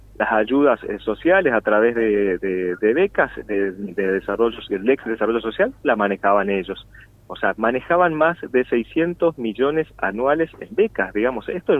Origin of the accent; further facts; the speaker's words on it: Quitilipi, Chaco, Argentina; now in Resistencia, Argentina; soy de Quipilipi, pero vivo hace 19 años en Resistencia, soy del Chaco, tengo mis raíces en el interior, mi familia en el interior, mis padres, mi madre, mis hermanos, mi abuela en el interior, pero estoy afincado acá en Resistencia por adopción, digamos.